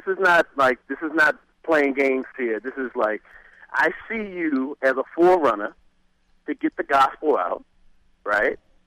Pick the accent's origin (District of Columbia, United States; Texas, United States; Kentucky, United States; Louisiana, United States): District of Columbia, United States; Washington; So I'm from D.C. originally.